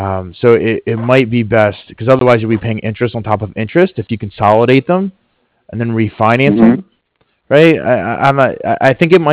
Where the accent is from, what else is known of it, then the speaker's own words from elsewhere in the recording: East Coast, United States; But I'm from the East Coast myself, and so I haven't be fond of it.